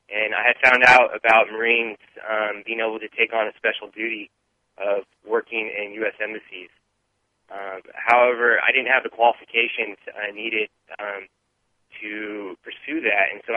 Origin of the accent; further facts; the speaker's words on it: California, United States; Well, I grew up in Sonoma County in Northern California